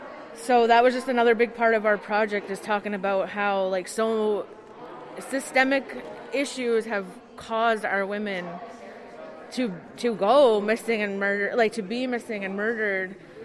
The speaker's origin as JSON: {"language": "English", "region": "New Brunswick", "country": "Canada", "said": "and I'm from Tobik First Nation, Ngukuk."}